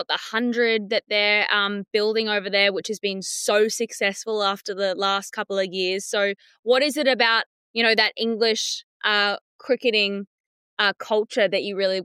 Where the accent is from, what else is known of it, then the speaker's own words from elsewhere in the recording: Australia; I'm an Aussie.